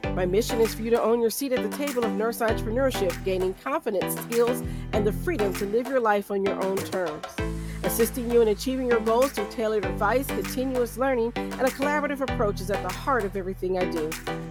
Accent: Indiana, United States; I'm from Indiana, so we're, you know, we're a little bit bigger, but not much.

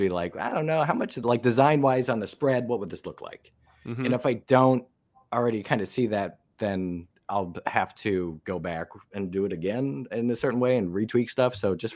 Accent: Iowa, United States; I was some kid from Iowa

